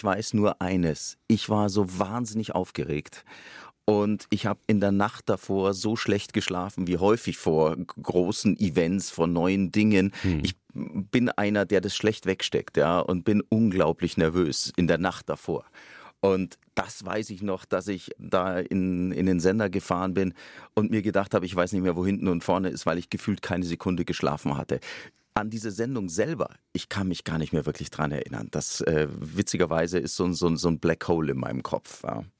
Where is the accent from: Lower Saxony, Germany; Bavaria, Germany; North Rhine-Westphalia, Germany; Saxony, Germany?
Bavaria, Germany; also born or lived in Munich; Natürlich ist München meine Heimat. Groß geworden bin ich im Landkreis Bad Tölz-Wolfratshausen. Dort, wenn ich hinkomme, auch das ist Heimat.